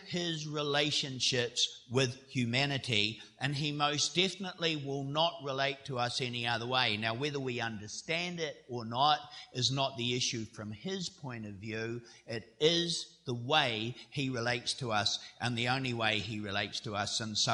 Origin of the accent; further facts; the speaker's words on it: New Zealand; When it comes to my accent, I just tell people I'm from the deep south. Very, very deep south. You can't get too much more south than New Zealand unless you want to join all the penguins in Antarctica.